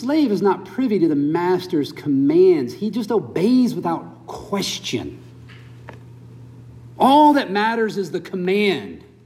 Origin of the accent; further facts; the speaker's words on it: the South, United States; accent: Southern; growing up in the Bible Belt in the South. You might not hear my Southern accent any longer.